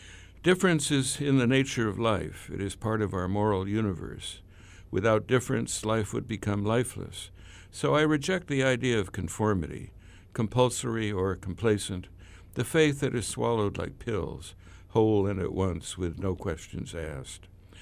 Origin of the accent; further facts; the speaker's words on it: United States; As an American, I believe in generosity, in liberty, in the rights of man.